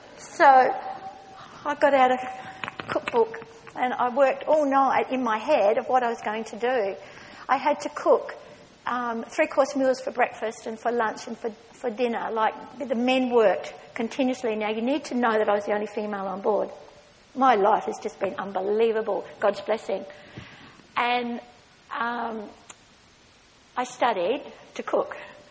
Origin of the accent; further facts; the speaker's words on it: Port Lincoln, South Australia, Australia; moved away as an adult; I come from Port Lincoln, by the way.